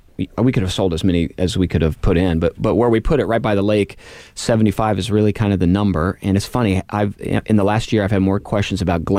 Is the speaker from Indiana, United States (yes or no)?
yes; Indianapolis, Indiana, United States; You know, growing up in Indianapolis